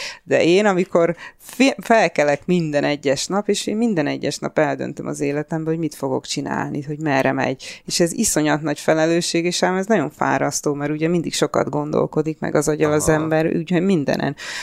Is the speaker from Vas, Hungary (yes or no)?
no; Csepel, Budapest, Hungary; born there; moved away as an adult; now in England; Hát Csepelen születtem